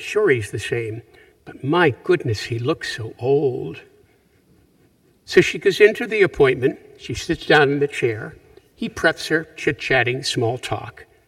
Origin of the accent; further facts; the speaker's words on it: Punxsutawney, Pennsylvania, United States; I'm coming fresh from Punxsutawney, Pennsylvania, my hometown.